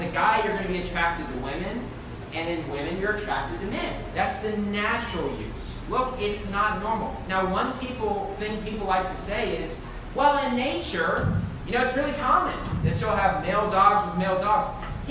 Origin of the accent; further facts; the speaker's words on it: West Virginia, United States; now in California, United States; And look, I grew up in West Virginia. And in West Virginia, look, it's a really old country area.